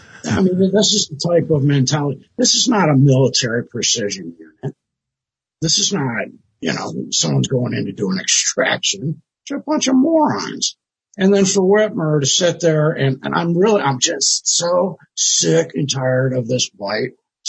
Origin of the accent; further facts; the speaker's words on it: the South, United States; And I'm from the South, so I've seen a lot of folks like this.